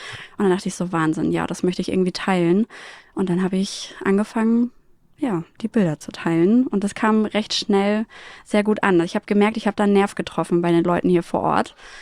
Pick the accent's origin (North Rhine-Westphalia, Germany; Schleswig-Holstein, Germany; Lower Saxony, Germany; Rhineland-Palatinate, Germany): Schleswig-Holstein, Germany; Risum-Lindholm; Aufgewachsen bin ich in Riesum-Lindholm, also sehr ländlich im Herrenkog.